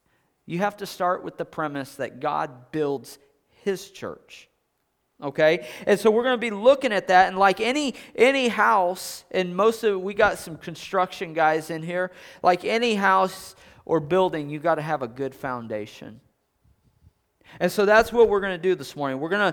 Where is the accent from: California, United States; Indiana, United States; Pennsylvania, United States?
California, United States; I grew up in California, okay?